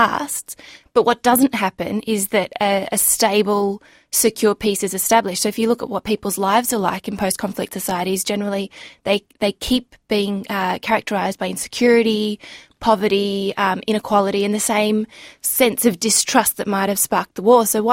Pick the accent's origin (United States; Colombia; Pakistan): Pakistan; Khyber Pakhtunkhwa; when I was a teenager, my parents moved us all to Pakistan. And so we grew up living in the Afghan refugee communities in the Northwest Frontier Province at the time.